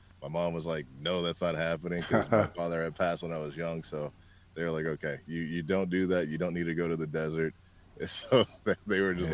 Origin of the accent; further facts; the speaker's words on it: California, United States; I'm born and raised in California. However, my family in Arkansas, which was a little town called Camden, which is, of course, still there.